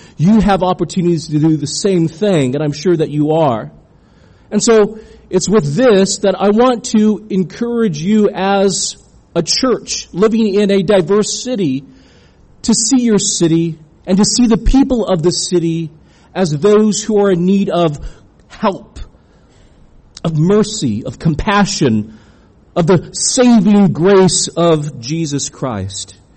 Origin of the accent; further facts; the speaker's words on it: San Antonio, Texas, United States; I'm from San Antonio, so I'm used to diversity.